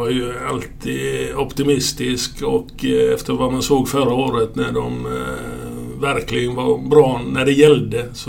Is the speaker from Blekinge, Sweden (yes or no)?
yes; Ronneby, Blekinge, Sweden; Föddes 52, ja, och gjorde lumpen, slutade lumpen 72. Så att efter det så flyttade jag till Tingsryd. Så det var ju 20 år i Ronneby då.